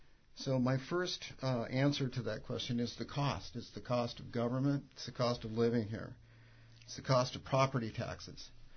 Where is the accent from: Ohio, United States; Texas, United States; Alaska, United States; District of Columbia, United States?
Alaska, United States; Ketchikan; And, you know, I'm from Ketchikan, and we've been competing with Juneau in basketball and everything else